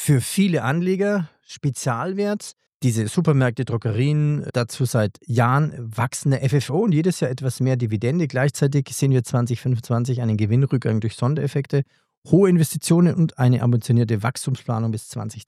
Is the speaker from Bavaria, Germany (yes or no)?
yes; Bayreuth, Bavaria, Germany; Ich komme zufällig aus Bayreuth.